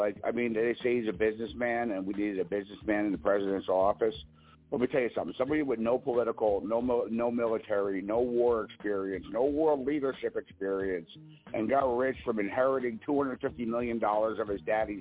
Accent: New Jersey, United States; I'm from Jersey. I used to go to Atlantic City.

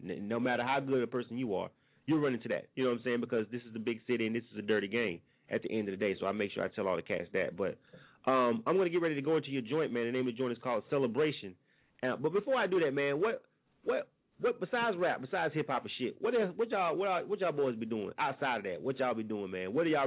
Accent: Florida, United States; now in Atlanta, United States; I'm not from Atlanta, but I've been living here since the 90s. You know what I'm saying? Since the late 90s.

